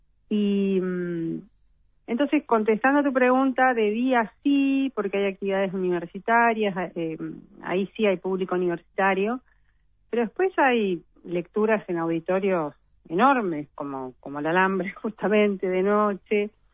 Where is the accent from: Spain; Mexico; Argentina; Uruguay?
Argentina; moved away; soy argentina, pero bueno, viviendo hace mucho tiempo acá también.